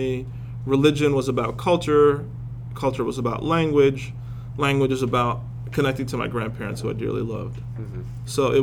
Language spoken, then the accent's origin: English; Boston, Massachusetts, United States; also born or lived in Chandigarh, India; Well, I grew up in Boston, Cambridge, and then the suburbs of that area. I was born in Chandigarh, India.